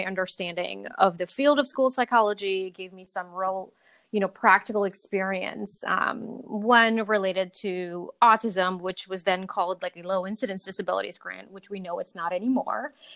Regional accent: Maryland, United States; I'm from Maryland.

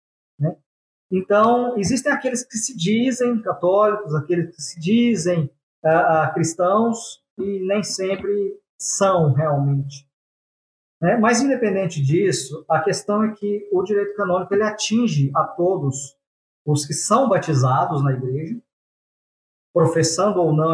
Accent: Goiânia, Goiás, Brazil; Bom, eu sou aqui de Goiânia, né?

